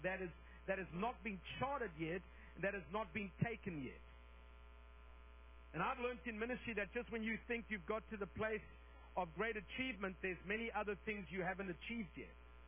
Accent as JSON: {"language": "English", "country": "South Africa", "tie": "born or raised there", "said": "I grew up in the African bush, and I want to tell you, you know, we had to go to war."}